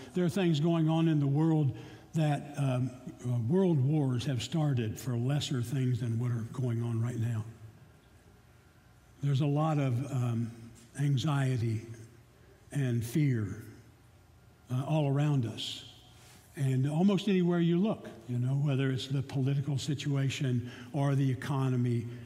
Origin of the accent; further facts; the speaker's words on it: Virginia, United States; I'm a mountain boy. I'm from Virginia in the mountains.